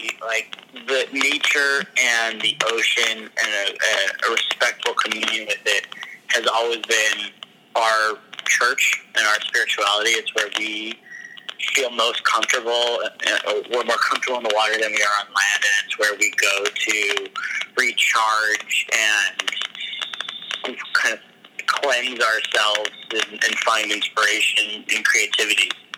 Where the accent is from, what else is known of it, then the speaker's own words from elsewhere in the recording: Hawaii, United States; But yeah, being born and raised in Hawaii and living here still. Well, there's a value system to when you live on an island and island cultures.